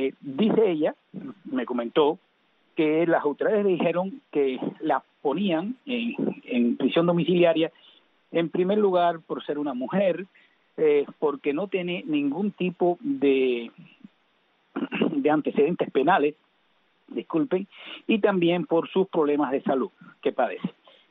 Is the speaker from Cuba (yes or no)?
yes; Cuba; y buenas tardes también a todo mi pueblo cubano.